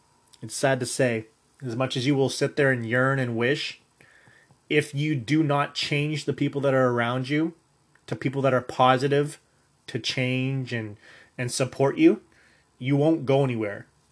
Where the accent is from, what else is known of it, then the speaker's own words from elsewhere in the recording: Kitchener, Ontario, Canada; I'm from Kitchener, Ontario, which is 250,000 people. It's not massive. It's not tiny, tiny, but it's not massive.